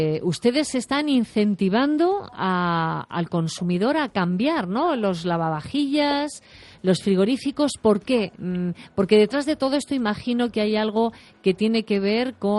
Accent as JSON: {"language": "Spanish", "region": "Community of Madrid", "country": "Spain", "said": "somos remisos los madrileños a cambiar de electrodomésticos."}